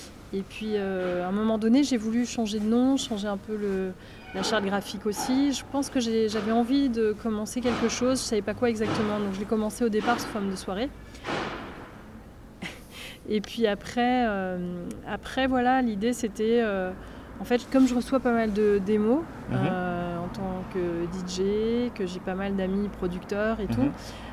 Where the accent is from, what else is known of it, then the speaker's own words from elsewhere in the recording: Paris, Île-de-France, France; je suis parisienne